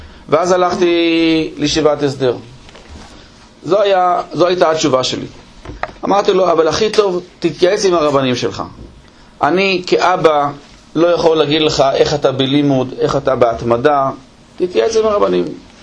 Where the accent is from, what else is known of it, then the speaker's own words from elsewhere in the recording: Haifa, Haifa District, Israel; אני ואשתי גדלנו במשפחה של הציונות הדתית. אני בחיפה, אשתי בחולון.